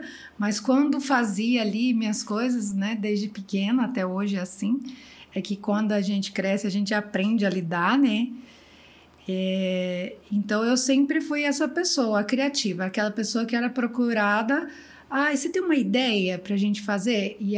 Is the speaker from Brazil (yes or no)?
yes; Limeira, São Paulo, Brazil; Nasci em Limeira. Nasci e cresci em Limeira.